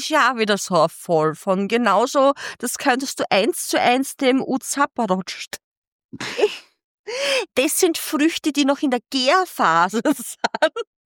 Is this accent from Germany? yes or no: no; Styria, Austria; Wir kommen ja aus der Südsteiermark